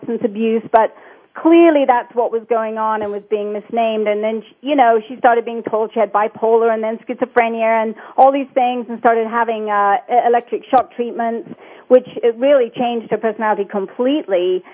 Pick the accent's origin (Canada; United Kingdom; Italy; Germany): United Kingdom; England; now in United States; I wasn't sure how to make money as an English woman with a ballet career and a circus career in America.